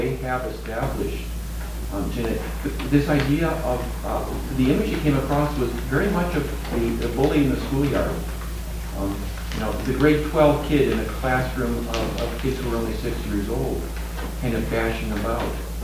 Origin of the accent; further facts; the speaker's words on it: United States; now in Canada; I guess, you know, I'm an American citizen, but living in Canada has given me some very unique perspectives, which I never thought I would get on my own country.